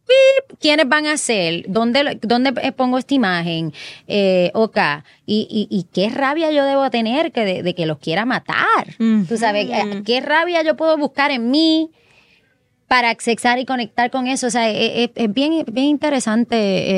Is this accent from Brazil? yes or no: no; Puerto Rico; yo soy nacida y criada en Puerto Rico, ¿sabes? Yo no nací en Estados Unidos, yo nací aquí, yo me crié aquí, yo estudié aquí, yo me forjé aquí